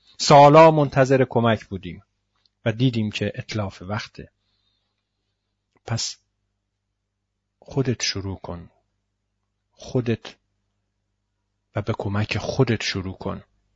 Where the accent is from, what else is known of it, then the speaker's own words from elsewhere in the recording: Iran; همیشه تو هر جمعی تو خارجی ها بودم آخرش این حس رو بهشون منتقل کردم که آقا من ایرانیم